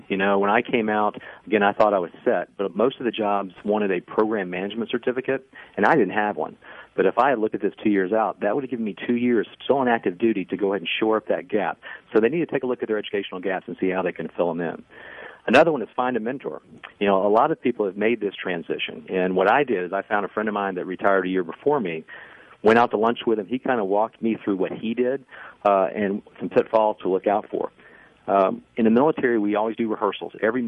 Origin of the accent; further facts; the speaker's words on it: Atlanta, Georgia, United States; I'm from the South. I was growing up in Atlanta.